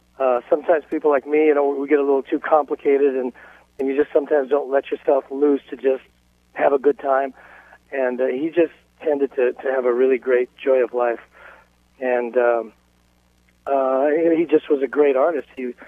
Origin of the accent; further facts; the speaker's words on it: Los Angeles, California, United States; And I grew up, you know, I was born in Los Angeles and grew up muy pocho, you know. So, you know, I had more of the American influence.